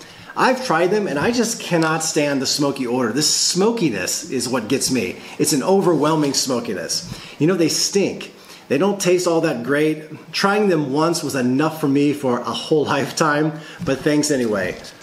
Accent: Alabama, United States; Growing up in Alabama, I just wasn't raised on that much fish.

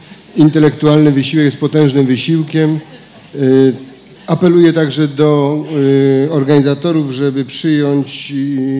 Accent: Greater Poland Voivodeship, Poland; Jestem prostym chłopakiem z Wielkopolski. Zwyczajnym, prostym księdzem

